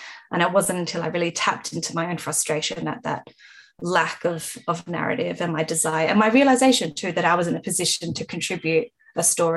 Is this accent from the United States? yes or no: no; South Australia, Australia; growing up in the Adelaide Hills on Paramount Country, near villages like Harndorf, which is still a massive tourist destination, and the Barossa